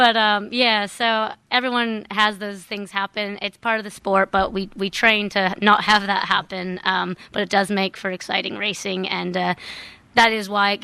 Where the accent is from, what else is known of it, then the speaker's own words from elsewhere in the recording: Minnesota, United States; I was actually back in my home state in the U.S. of Minnesota